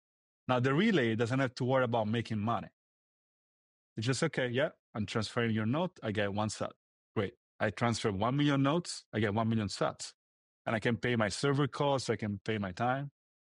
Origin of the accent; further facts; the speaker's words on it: Italy; also born or lived in United Kingdom; now in United States; So I used to live in the UK and I'm from Italy.